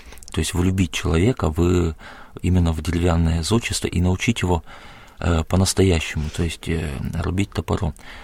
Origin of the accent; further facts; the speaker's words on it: Vidlitsa, Republic of Karelia, Russia; born there; я родился на селе в Карелии, в Волонецком районе, село Видлица. Это старое uh-huh. карельское село.